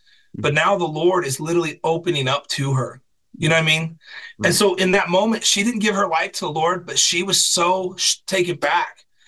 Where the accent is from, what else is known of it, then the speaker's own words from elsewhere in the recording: Oklahoma, United States; I'm from Oklahoma.